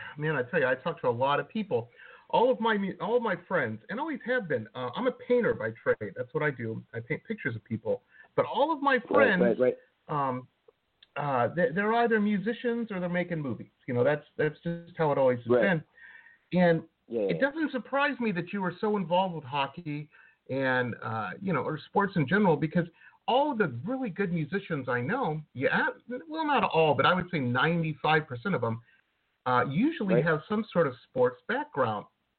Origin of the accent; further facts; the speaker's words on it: Michigan, United States; I grew up outside of Detroit, and there's about a month period this time of year where, you get rid of the snow